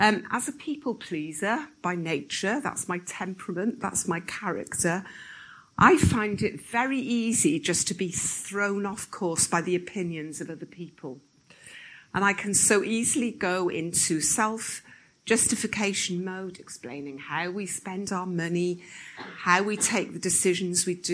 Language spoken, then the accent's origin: English; Newport, Wales, United Kingdom; accent: Welsh; also born or lived in Rhondda Valley / Cardiff; I was born in a place called the Rhondda Valley. Anybody heard of that? Yeah. And was really raised in Newport and then went to study in Cardiff.